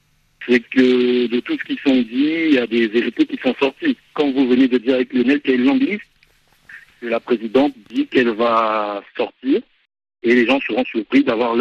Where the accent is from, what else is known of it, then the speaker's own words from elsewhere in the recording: Central African Republic; Mais le vrai souci du Centrafricain, qu'il y ait cette liste, qu'il n'y ait pas cette liste, c'est qu'on nous ramène la sécurité.